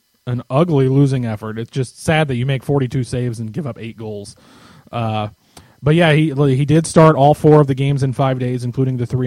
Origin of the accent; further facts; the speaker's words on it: Indianapolis, Indiana, United States; When I was a kid, I've mentioned before, I grew up in Indy